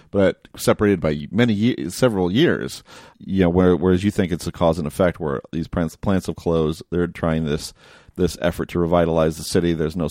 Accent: Toledo, Ohio, United States; And I grew up outside of Toledo as well, which isn't Flint, but wasn't immune to its own hardships with regard to blue collar labor.

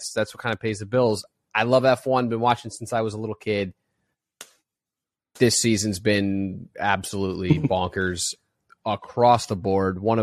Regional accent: New Haven, Connecticut, United States; now in South Florida, United States; Connecticut. Grew up in Connecticut, New Haven, best pizza in the world.

